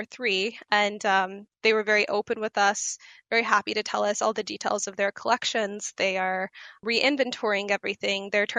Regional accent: Tahlequah, Oklahoma, United States; So I'm from Tahlequah, Oklahoma. It's home to the Cherokee Nation and also the United Kituwa Band of Cherokee Indians, which I am a part of the latter.

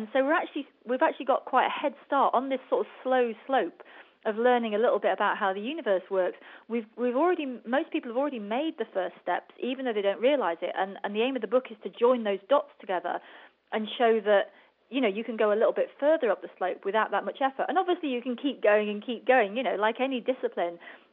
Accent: United Kingdom; I'm British, right? So I think about tea.

